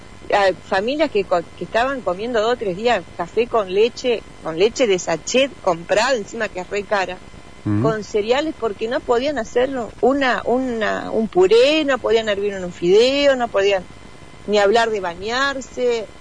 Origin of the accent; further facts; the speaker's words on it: Bajada Grande, Entre Ríos, Argentina; yo que soy nacida y criada en Bajada Grande